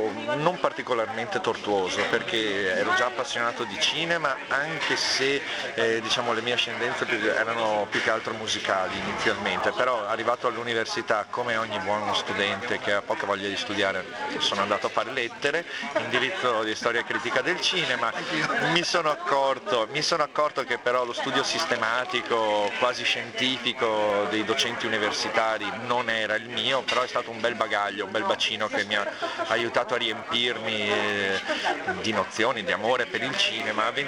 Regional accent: Padua, Veneto, Italy; born there; now in Rome, Italy; per chi è nato in una città di media grandezza come Padova, che è la mia città natale

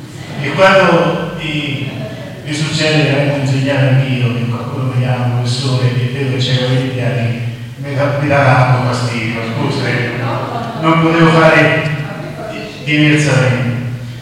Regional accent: Assisi, Umbria, Italy; io sono da Assisi e per Assisi

